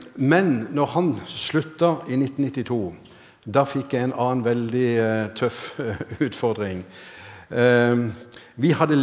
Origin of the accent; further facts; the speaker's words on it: Kristiansand, Agder, Norway; jeg vokste opp i Philadelphia i Kristiansand. Og har hatt liksom hele mitt barne, ungdom og voksne liv i menigheten.